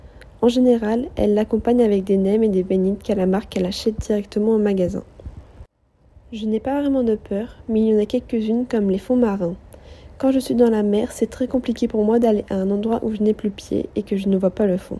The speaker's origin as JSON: {"language": "French", "town": "Montpellier", "region": "Occitanie", "country": "France", "tie": "born there", "said": "Je suis née à Montpellier, près de la mer, et ma petite sœur est née à Montélimar 2 ans après. On a beaucoup déménagé jusqu'à mes 10 ans"}